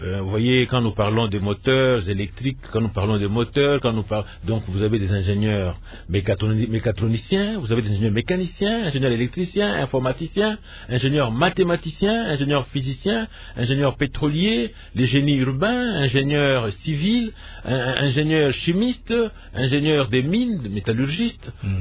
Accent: DR Congo; aussi bien ici chez nous en RDC qu'en dehors de notre pays

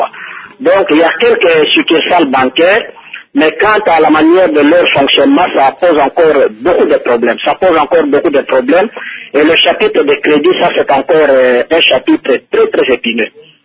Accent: Bandundu, DR Congo; moi je suis de Bandundu, je connais un peu les problèmes de Bandundu

